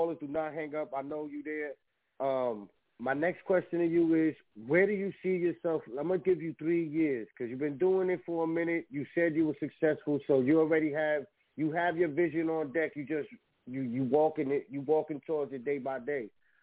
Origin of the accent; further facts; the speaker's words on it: Bronx, New York, United States; I'm from the Bronx, man. I'm out in the Midwest right now, though.